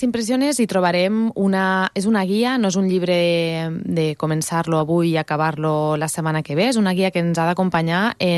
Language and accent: Catalan; Almenar, Catalonia, Spain; Jo vaig estar treballant a la biblioteca d'Almenar del meu poble durant uns anys